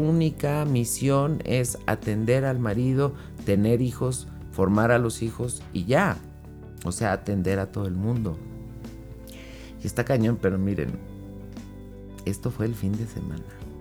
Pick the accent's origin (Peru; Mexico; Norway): Mexico; yo que soy de México, vengo de una idea donde era siéntate que te sirva tu hermana